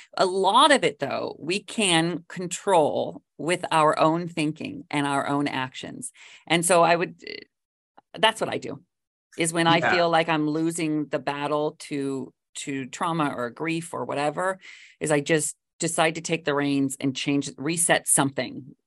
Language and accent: English; Washington, United States; Because I grew up in Washington State. And so every year for college, I'd go back for home, to Washington to stay with my parents